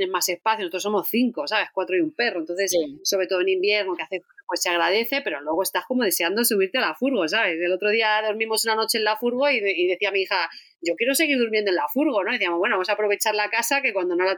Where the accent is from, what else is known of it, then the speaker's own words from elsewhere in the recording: Community of Madrid, Spain; No volvimos a Madrid, nosotros somos de Madrid, de la Sierra de Madrid